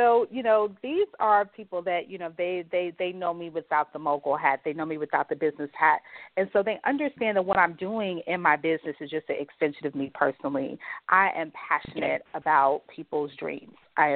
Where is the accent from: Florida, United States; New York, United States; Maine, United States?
New York, United States; New York City; I'm from New York City, but I went away to boarding school as a young teenager